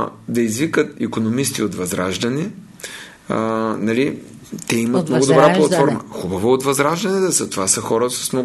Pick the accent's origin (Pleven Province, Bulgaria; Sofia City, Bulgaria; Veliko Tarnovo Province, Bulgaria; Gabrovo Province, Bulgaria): Veliko Tarnovo Province, Bulgaria; Gorna Oryahovitsa; Така, съм родом от Горна Оряховица